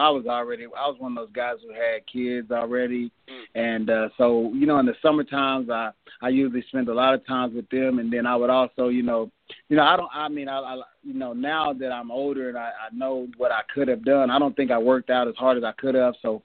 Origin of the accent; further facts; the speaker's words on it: Abilene, Texas, United States; also born or lived in Mark, Texas; I also have to give a shout-out to my hometown. I mean, Abilene is where I grew up, but my hometown is Mark, Texas.